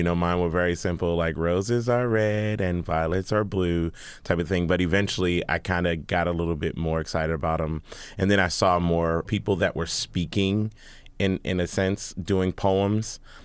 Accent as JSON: {"language": "English", "town": "Baltimore", "region": "Maryland", "country": "United States", "tie": "born there", "said": "I was born originally in Baltimore, Maryland."}